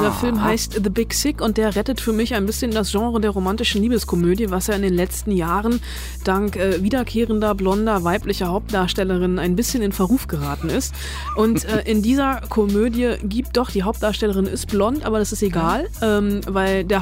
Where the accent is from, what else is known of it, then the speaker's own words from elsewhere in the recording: Rhineland, Germany; Ich bin Rheinländerin, ne?